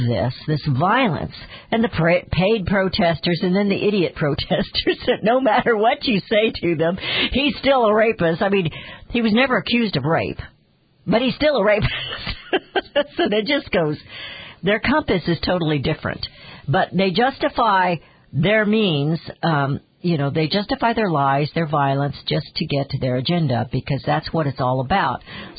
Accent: United States; I'm an American, and I'm worried.

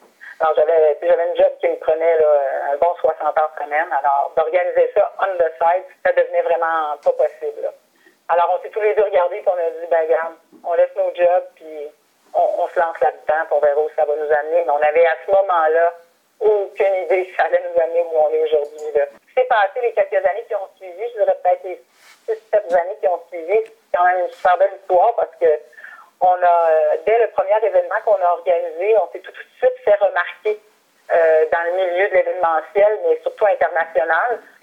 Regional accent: Saint-Ferréol-les-Neiges, Quebec, Canada; je viens de Saint-Ferréol-les-Neiges. On va commencer par là.

